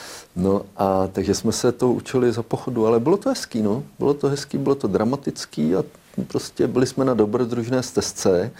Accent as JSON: {"language": "Czech", "town": "Plzeň", "region": "Plzeň Region", "country": "Czechia", "tie": "born there", "said": "Já jsem se narodil v Plzni."}